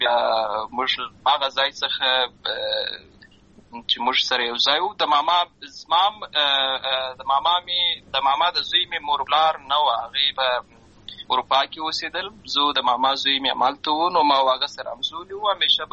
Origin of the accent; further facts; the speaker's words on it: Lashkar Gah, Helmand, Afghanistan; also born or lived in Uruzgan; زه په اصل کې د اروزګان ولایت یم، اما زه په هلمند ولایت لشکرګاه کې پیدا شوی یم. همالته لوی شوی یم، همالته مې ښوونځی لوستی دی